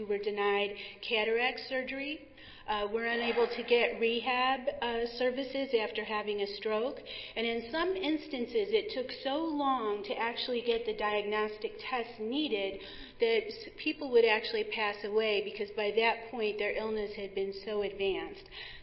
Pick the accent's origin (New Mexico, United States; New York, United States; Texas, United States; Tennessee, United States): New Mexico, United States; Laguna; I'm from the Pueblo of Laguna